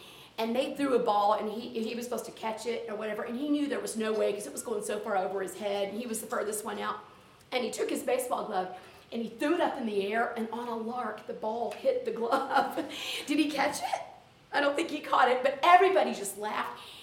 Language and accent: English; the South, United States; and they never said yes ma'am to me, and I'm from the South. I know somebody said that's a Southern thing